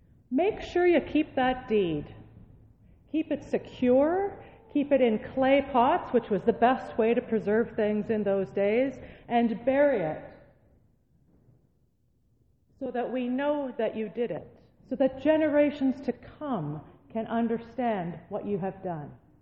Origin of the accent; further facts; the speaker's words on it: Shawville, Quebec, Canada; I went back to my hometown of Shawville